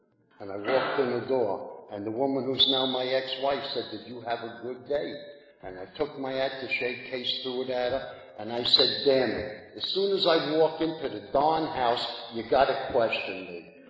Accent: Brooklyn, New York, United States; Growing up in Brooklyn, I'm unscarred by education. In Brooklyn, we thought Moby Dick was a venereal disease.

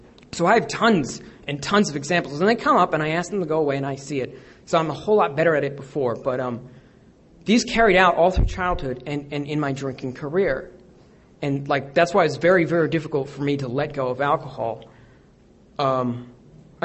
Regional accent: New York, United States; also born or lived in Keene; I grew up in New York. I'm from Keene, but I grew up in New York.

